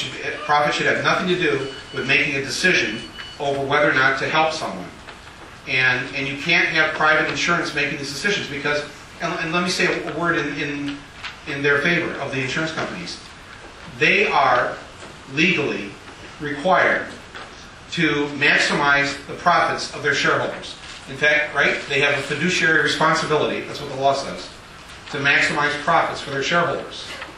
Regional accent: United States; I'm an American saying something's wrong with our system, something is right in Canada.

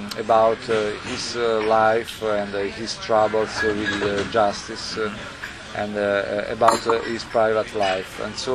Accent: Naples, Campania, Italy; English is a second language; now in Rome, Italy; I live in Rome, but I come from Naples

